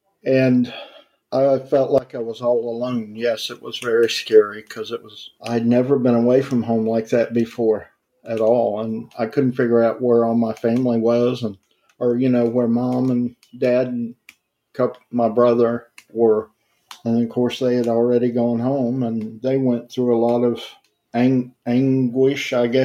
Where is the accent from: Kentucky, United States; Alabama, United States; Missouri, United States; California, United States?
Kentucky, United States; Carter City; also born or lived in Ashland, United States; I grew up in a little town called Carter City, Kentucky, and obviously it's in Carter County. It's about 45 minutes out of Ashland, roughly.